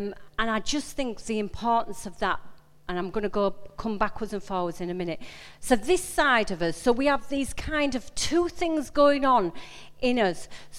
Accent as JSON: {"language": "English", "region": "Yorkshire and the Humber", "country": "United Kingdom", "accent": "Yorkshire", "said": "Sometimes I apologize for my Yorkshire accent."}